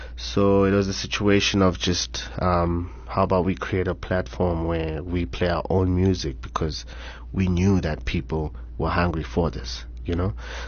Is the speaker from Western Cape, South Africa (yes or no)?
no; Soweto, Gauteng, South Africa; man, is just a normal kid from the hood, born and raised in Soweto, Orlando West to be specific. Spent most of my life there. Went to school here in town